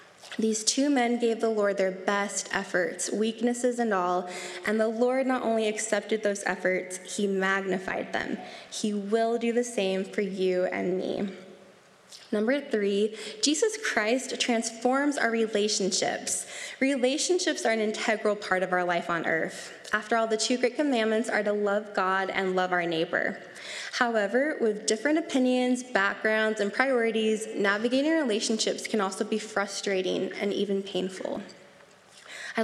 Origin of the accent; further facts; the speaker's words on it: Blackfoot, Idaho, United States; I grew up in Blackfoot, Idaho